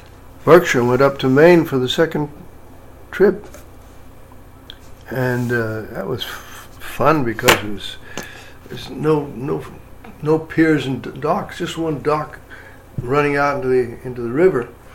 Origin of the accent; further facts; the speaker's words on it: Cyprus; moved away as an adult; now in United States; I was born and raised in Cyprus, mm-hmm. came to the United States to attend school